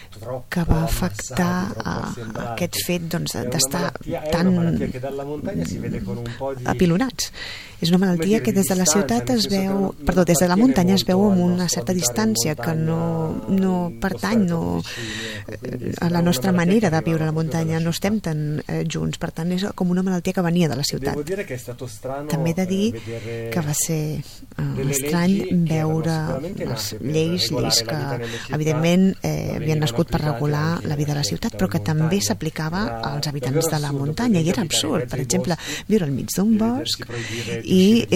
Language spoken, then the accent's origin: Catalan; Milan, Lombardy, Italy; Catalan is a second language; Jo de petit doncs vaig créixer a Milà, a casa, com molts nens.